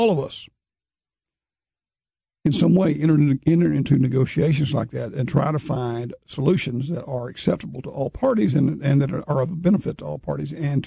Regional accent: Alabama, United States; I grew up in Alabama, a story years ago about a party leader over there.

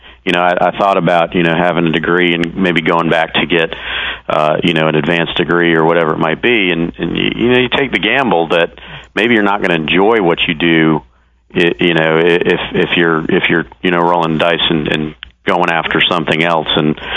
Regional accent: Albany, New York, United States; I'm originally from Albany, New York, which is a very cold environment in the winter months.

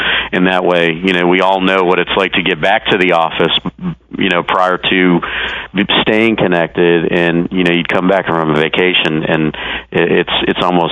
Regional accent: Albany, New York, United States; I'm originally from Albany, New York, which is a very cold environment in the winter months.

